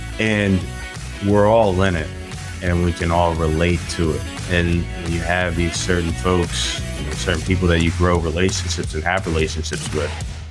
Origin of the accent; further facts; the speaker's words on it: Maryland, United States; Yeah, so spent my early years in Prince George's County, Maryland, and PG County, shout out.